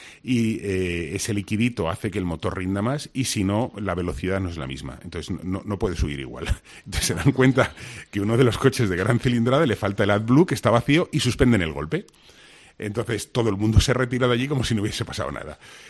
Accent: Spain; qué inocentes somos los españoles

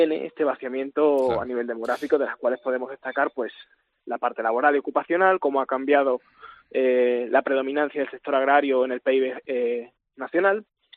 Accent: Mérida, Extremadura, Spain; mi caso soy emeritense, que es una población algo más numerosa

